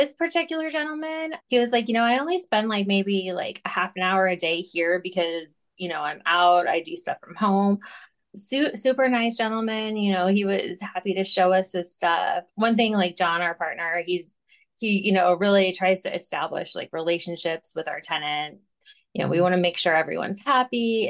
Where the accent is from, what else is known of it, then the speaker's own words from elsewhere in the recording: Arizona, United States; I'm from Arizona, so anything that's like below 70, I'm gonna need like a hoodie for.